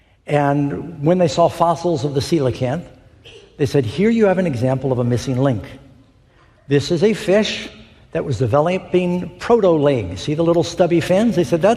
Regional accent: New York City, New York, United States; When I grew up in New York City, I lived across the street from the Museum of Natural History

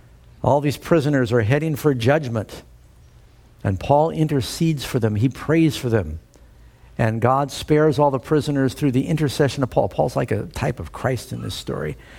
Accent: New York City, New York, United States; I grew up in New York City, and our governor was Nelson Rockefeller at one point.

